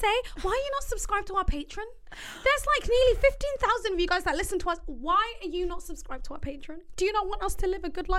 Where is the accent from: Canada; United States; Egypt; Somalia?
Somalia; I'm from Somalia.